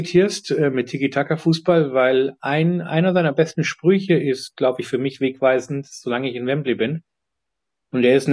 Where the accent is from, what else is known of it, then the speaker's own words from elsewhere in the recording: Munich, Bavaria, Germany; now in London, United Kingdom; München ist eine schöne Stadt, ist meine Heimatstadt, fühle ich mich sehr wohl zu Hause.